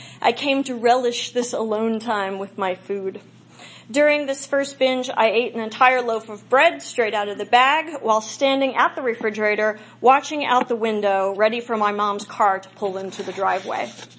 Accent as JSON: {"language": "English", "town": "Princeton", "region": "New Jersey", "country": "United States", "tie": "born there", "said": "A little family history. I was born in Princeton, New Jersey."}